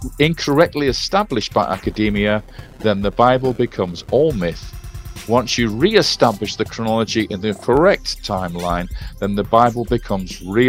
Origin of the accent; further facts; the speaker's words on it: United Kingdom; moved away as an adult; now in Spain; Okay, well, I'm British to start off with, but I don't live in Britain anymore. I've actually moved to Spain about 12 years ago